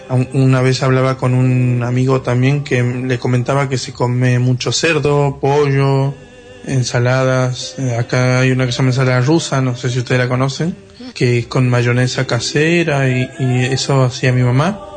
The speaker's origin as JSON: {"language": "Spanish", "region": "Salta", "country": "Argentina", "tie": "born there", "said": "La provincia que nací fue en Salta, es al norte de Argentina, casi al límite con Bolivia."}